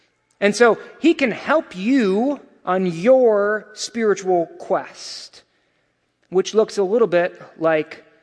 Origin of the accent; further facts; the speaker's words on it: Alabama, United States; Well, I grew up in church. My parents are Christians. Heck, I'm from Alabama. We're all Christian there, right?